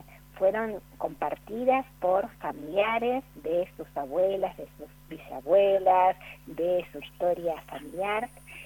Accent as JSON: {"language": "Spanish", "town": "Cinco Saltos", "region": "Río Negro", "country": "Argentina", "tie": "born there", "said": "yo soy nacida en Cinco Saltos, en Río Negro"}